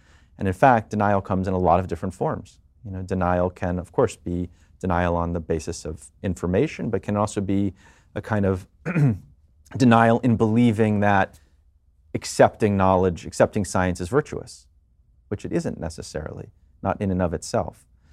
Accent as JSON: {"language": "English", "region": "New York", "country": "United States", "said": "I am a dad, I'm a New Yorker, I'm a Jewish person, as we just said, and I'm a citizen of both America and the world."}